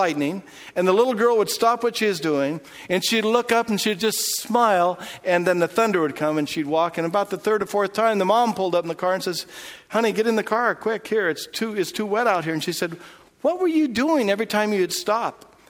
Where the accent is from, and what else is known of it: Portland, Oregon, United States; born or raised there